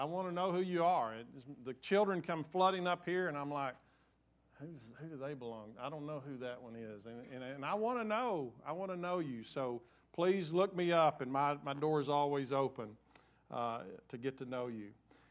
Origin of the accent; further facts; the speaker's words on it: Texas, United States; accent: West Texas; And this is going to be my West Texas accent in speaking Spanish